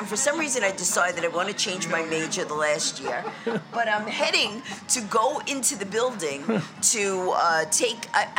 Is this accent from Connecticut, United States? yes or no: no; Queens, New York, United States; Okay, I grew up in Queens.